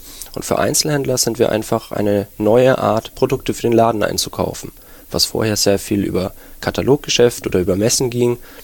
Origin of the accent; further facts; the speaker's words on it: Nuremberg, Bavaria, Germany; now in Berlin, Germany; ich bin Nürnberger, und ja, aber Berlin, die Hauptstadt, hatte man großen Reiz ausgemacht für mich, und deswegen wollte ich hier wohnen.